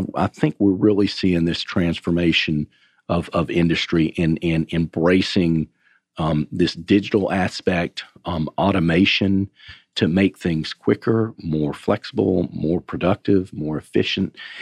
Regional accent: Alabama, United States; now in Atlanta, United States; born and raised in Alabama, my family and I moved to Atlanta

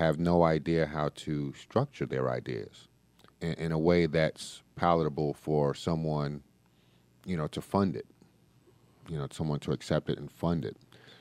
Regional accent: New York, United States; I'm from New York, just like Lisa here

